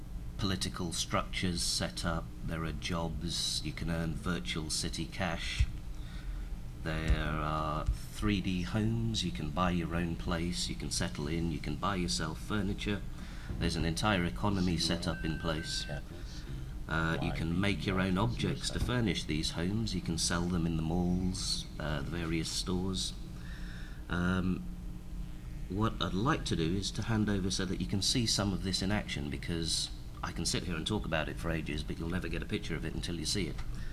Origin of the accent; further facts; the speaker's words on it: England, United Kingdom; I'm English. We're supposed to be quiet.